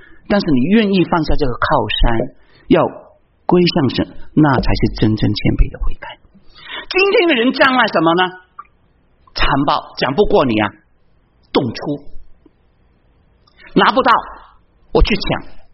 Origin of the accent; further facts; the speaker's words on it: China; 就像我们中国人最能够体会的，对吗？